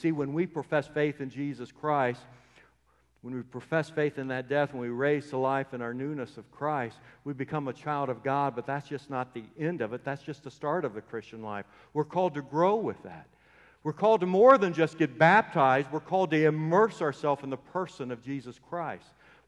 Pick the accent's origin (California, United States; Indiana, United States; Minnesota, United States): Indiana, United States; Indianapolis; I grew up in Indianapolis.